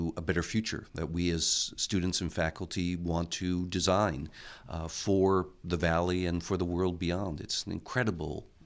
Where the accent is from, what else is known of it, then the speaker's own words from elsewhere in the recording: Netherlands; also born or lived in United States; You know, I'm an American, but I grew up in the Netherlands. And I grew up in a sort of standard suburban home. Went off to college in America.